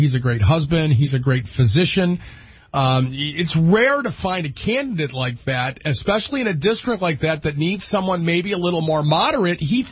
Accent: Michigan, United States; I grew up in Oakland County, Mark, and used to own two businesses in Oakland County.

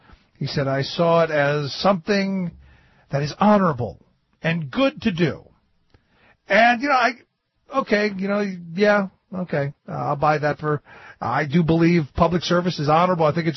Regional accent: Pennsylvania, United States; So when we go up there, I'm hoping he sees that we're from Pennsylvania.

